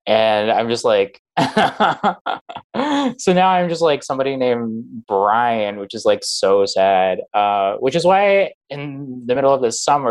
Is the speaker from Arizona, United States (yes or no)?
yes; Phoenix, Arizona, United States; No, I'm from Phoenix.